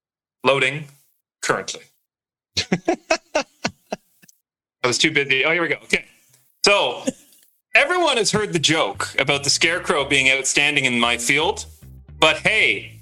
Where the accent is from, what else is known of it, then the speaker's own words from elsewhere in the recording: Ottawa, Ontario, Canada; I think I'm an East End boy. Like, I grew up obviously in Beacon Hill and lived in Blackburn and this